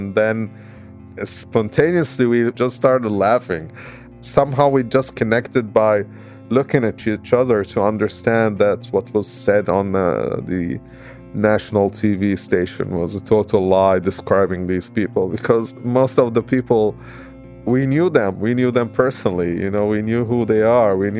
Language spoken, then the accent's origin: English; Aleppo, Aleppo Governorate, Syria; I was born in Aleppo, Syria, and I lived through my young years through high school in Aleppo.